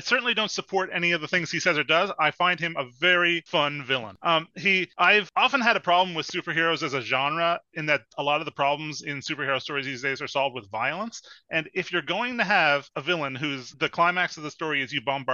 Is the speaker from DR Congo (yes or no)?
no; Canada; I'm Canadian